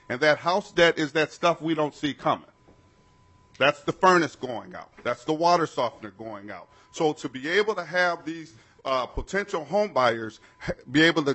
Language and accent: English; Minneapolis, Minnesota, United States; I'm a resident, or I am a Northsider, born and raised in North Minneapolis, went to Minneapolis North High